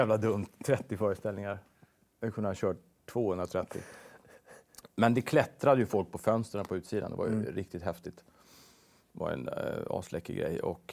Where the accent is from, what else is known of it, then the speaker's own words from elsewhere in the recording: Täby, Stockholm County, Sweden; Och Täby när jag växte upp var inte som Täby nu. Det var liksom landet.